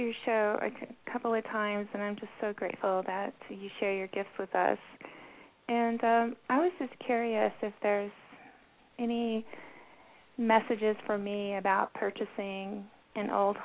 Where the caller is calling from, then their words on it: New Mexico, United States; I'm calling from New Mexico.